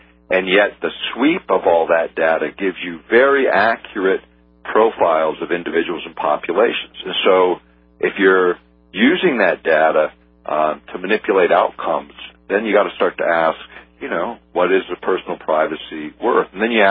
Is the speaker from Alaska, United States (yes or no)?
yes; Alaska, United States; as a kid growing up in Alaska, in the 1960s